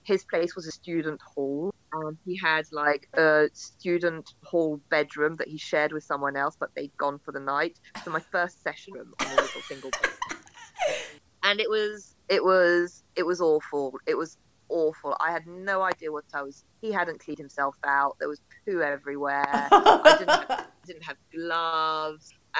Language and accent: English; France; Because I was brought up in France where it's so patriarchal